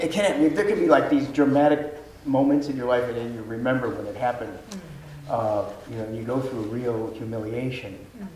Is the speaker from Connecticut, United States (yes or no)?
yes; Connecticut, United States; And I grew up in Connecticut.